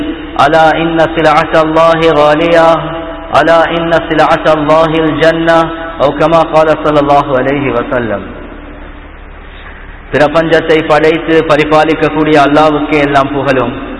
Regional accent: Colombo, Western Province, Sri Lanka; இது காத்தாங்குடி மாத்திரம் அல்ல, நான் கொழும்புல சேர்ந்தவன்

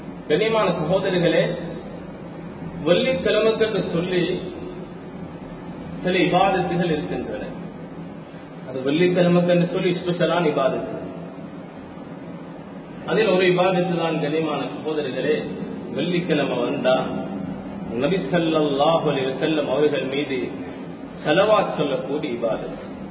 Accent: Sri Lanka; நான் சொன்ன, நான் இலங்கையை சேர்ந்தவர்

